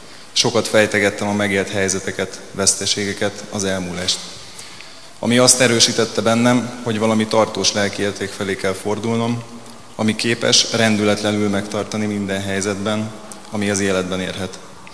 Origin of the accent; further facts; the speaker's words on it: Békásmegyer, Budapest, Hungary; born there; 1983-ban születtem Vékesmegyeren, és jelenleg is itt élek.